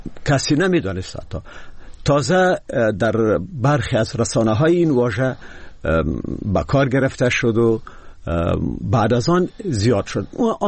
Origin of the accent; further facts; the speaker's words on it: Afghanistan; من در جای بزرگ شدم که ارزو زبان هم زمان یاد گرفتم